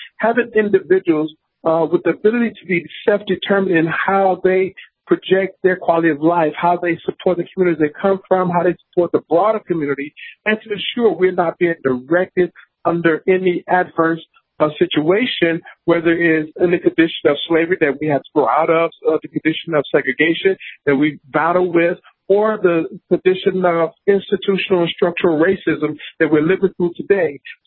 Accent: Detroit, Michigan, United States; You know, for me, I grew up in Detroit, Michigan

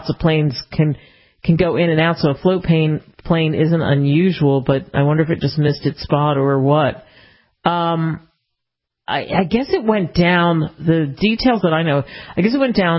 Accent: Philadelphia, Pennsylvania, United States; No. I did not grow up in Arizona. I grew up outside of Philadelphia. One of my first jobs was in New Mexico.

